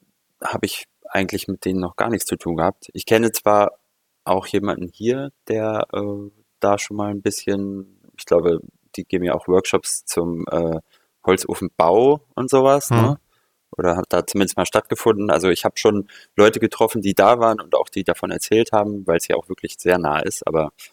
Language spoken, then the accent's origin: German; Bremen, Germany; moved away as an adult; also born or lived in Leipzig; ich bin in Bremen aufgewachsen und bin dann schon in der Jugend zum Malen gekommen, habe immer gemalt und wollte Künstler werden und bin es auch geworden, bin nach der Schule und im Zivildienst nach Leipzig gegangen, um Malerei auch zu studieren